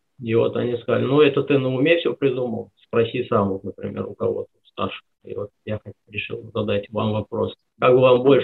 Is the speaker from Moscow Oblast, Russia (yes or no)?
no; Bashkortostan, Russia; now in Adygea, Russia; Я из Башкирии переехал в Адыгею к преданным. Они общину организовали. Живу там 3,5 года. Рядом с ними это община Боголюбов под Майкопом.